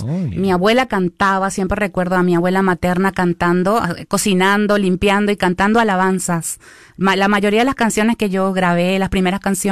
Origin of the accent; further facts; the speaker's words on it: Paraguay; also born or lived in Switzerland; Nací en Suiza, pero mis padres son paraguayos y de corazón paraguaya siempre. Y me crié en Paraguay, así